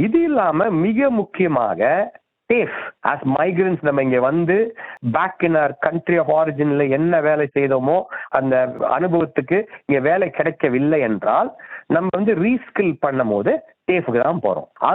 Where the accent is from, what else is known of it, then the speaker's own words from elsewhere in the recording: Chennai, Tamil Nadu, India; now in Australia; நான் ஒரு இந்திய தமிழன், சென்னையில் பிறந்து வளர்ந்தேன். முதன் முதலாக ஆஸ்திரேலியாவுக்கு 1992 மாணவனாக வந்து